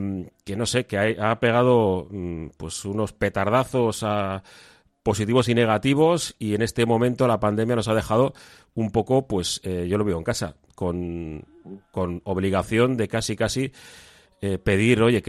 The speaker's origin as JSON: {"language": "Spanish", "town": "Bilbao", "region": "Basque Country", "country": "Spain", "said": "pero sobre todo los que somos bilbaínos"}